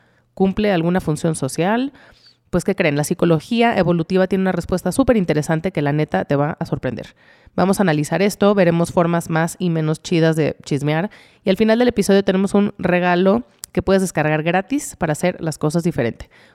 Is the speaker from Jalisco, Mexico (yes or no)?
yes; Guadalajara, Jalisco, Mexico; now in Mexico City, Mexico; Cuando llegué a Ciudad de México, después de haber vivido toda mi vida en Guadalajara